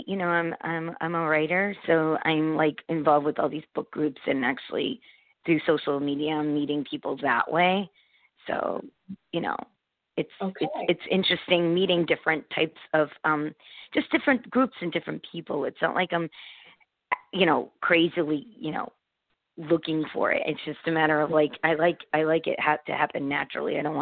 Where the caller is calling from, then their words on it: Connecticut, United States; I'm from Connecticut.